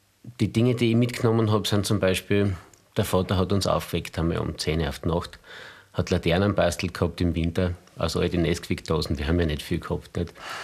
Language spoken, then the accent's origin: German; Graz, Styria, Austria; also born or lived in Knittelfeld; Geboren bin ich in Knittelfeld, aufgewachsen in Graz. Ich war 3,5 Jahre circa, da sind wir nach Graz gekommen.